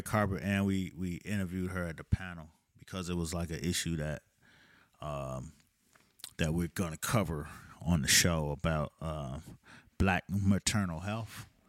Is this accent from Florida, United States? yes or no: yes; Miami, Florida, United States; Bevy introduced me as, you know, I'm from Miami, blah, blah, blah.